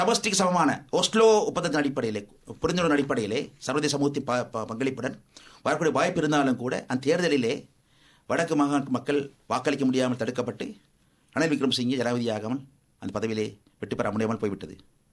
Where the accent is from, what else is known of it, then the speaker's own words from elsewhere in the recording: Sri Lanka; born there; சிங்களத்திலே பிறந்தேன், சிங்களத்திலே வாழ்கின்றேன், நாளை சிங்களத்திலே மடிவேன்.